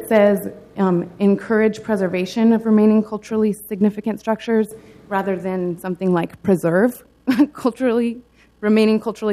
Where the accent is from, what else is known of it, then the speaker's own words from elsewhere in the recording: Portland, Oregon, United States; Since I was born and raised in Portland, since moving back here in 2009